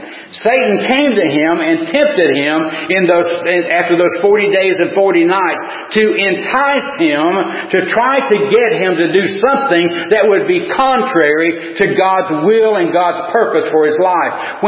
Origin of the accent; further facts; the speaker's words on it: Tennessee, United States; As we used to say growing up in East Tennessee, we didn't see the moon or the sun until it was noon because the mountains were there